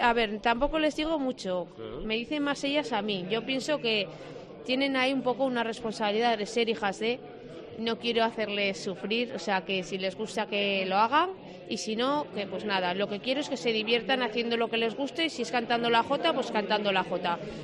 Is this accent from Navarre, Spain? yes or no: yes; Tudela, Navarre, Spain; porque yo soy de Tudela y que me den el premio Comunidad Foral de Navarra en mi pueblo, pues para mí lo es todo.